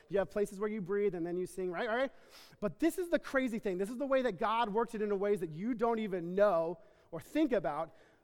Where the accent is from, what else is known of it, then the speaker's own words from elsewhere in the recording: Texas, United States; I'm Texan, and so like we have summer and slightly less hot summer